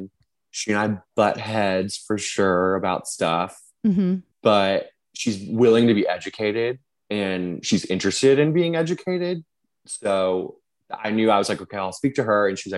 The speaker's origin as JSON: {"language": "English", "region": "Arkansas", "country": "United States", "said": "I'm from Arkansas and they're from Alabama. So your typical Southern family"}